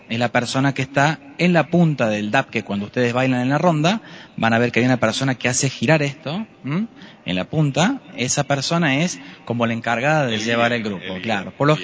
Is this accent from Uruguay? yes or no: no; Córdoba, Argentina; soy de Córdoba.